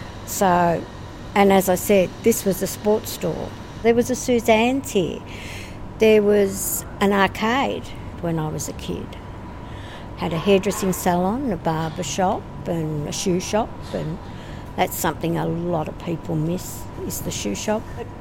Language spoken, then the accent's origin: English; Downer, Australian Capital Territory, Australia; I grew up in Downer, two streets away. When I was a kid growing up, this was a paddock.